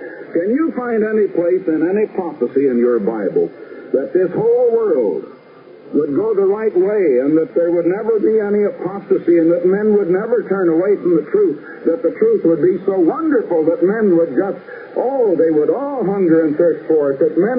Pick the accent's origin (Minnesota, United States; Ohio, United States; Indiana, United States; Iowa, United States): Iowa, United States; also born or lived in Danville, Illinois / Chicago; Now, I came from Iowa myself, so I can really say that great loyalty to my own old Hawkeye state, you people back in Iowa and in Illinois, as many of you are listening back there. Well, I have lived in Illinois, too.